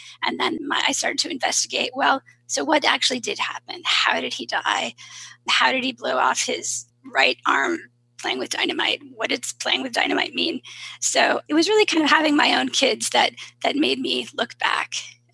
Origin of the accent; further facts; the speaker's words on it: Lincoln Park, Michigan, United States; I mean, you know, Michigan is my heart. So I grew up in the Detroit area, southwest, downriver in Lincoln Park.